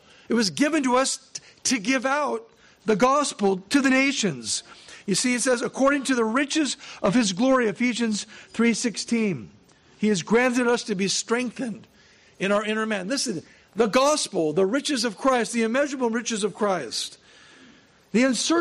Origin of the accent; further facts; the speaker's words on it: Los Angeles, California, United States; I'm from Los Angeles.